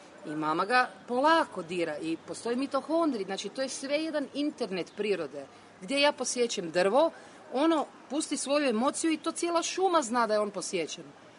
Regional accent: Zagreb, City of Zagreb, Croatia; also born or lived in Rijeka; Rijeka je moj rodni grad, bez obzira kad sam odrasla u Zagrebu 40 godina

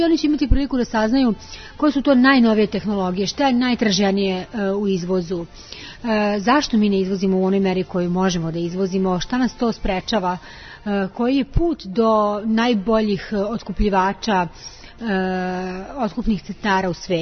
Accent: Serbia; I to je negde i cilj da mi kao Srbi izvozimo gotove proizvode, jer ćemo više zaraditi, mislim, to je neminovno.

